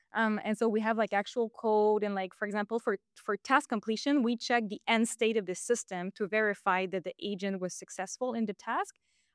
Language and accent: English; Quebec, Canada; first language French; English is a second language; If I think about French, so I'm from Quebec, and there's a level of formality that might be expected in a work context.